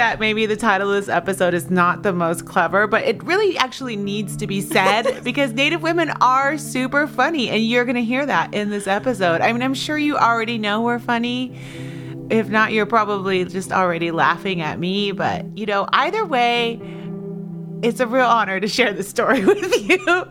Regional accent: Washington, United States; I'm from the Suwannomish and Tulalip tribes.

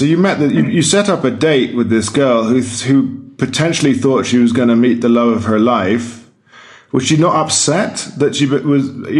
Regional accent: United Kingdom; I do it as well as a Brit and so on.

